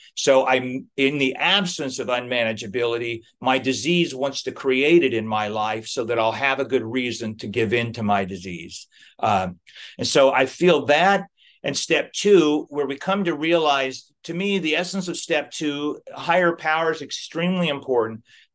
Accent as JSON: {"language": "English", "region": "Midwest", "country": "United States", "tie": "born or raised there", "said": "I grew up in the Midwest. I've been to Baptist revival meetings."}